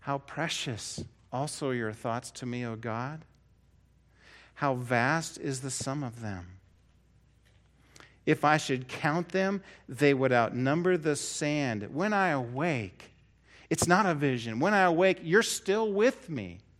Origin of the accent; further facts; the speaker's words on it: Portland, Oregon, United States; I lived by the Pacific Ocean while growing up in Portland, Oregon.